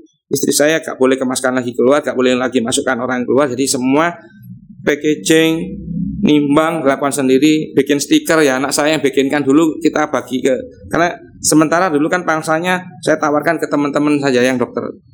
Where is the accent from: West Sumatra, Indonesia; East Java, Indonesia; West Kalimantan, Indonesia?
East Java, Indonesia; Banyuwangi; now in Surabaya, Indonesia; Saya lahir besar di Banyuwangi.